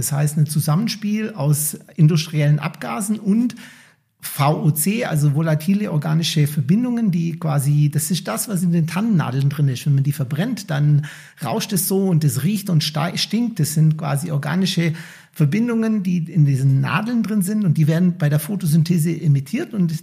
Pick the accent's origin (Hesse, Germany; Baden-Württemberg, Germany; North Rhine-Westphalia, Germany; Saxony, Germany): Baden-Württemberg, Germany; ich bin am Bodensee aufgewachsen, auf einem Bauernhof